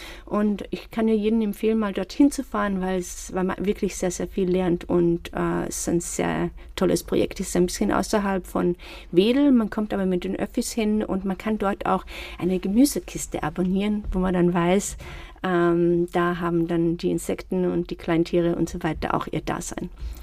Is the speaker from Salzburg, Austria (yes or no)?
yes; Salzburg, Austria; die Alpenregion, besonders Salzburg, wo ich herkomme, hat einen der höchsten Biobauernanteile in Europa, weil wir eben ein sehr gebirgiges Gelände sind.